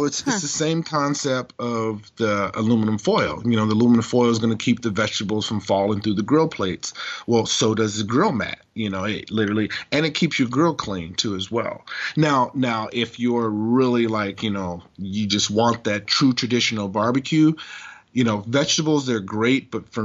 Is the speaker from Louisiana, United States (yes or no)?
yes; Louisiana, United States; I'm from Louisiana. We don't use much thermometers. We pretty much just go by sight, you know.